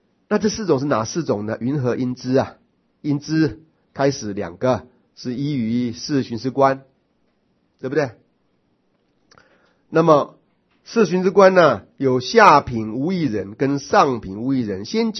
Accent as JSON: {"language": "Chinese", "country": "Taiwan", "tie": "born or raised there", "said": "我小时候是在中和大溪那边烧煤球长大的。"}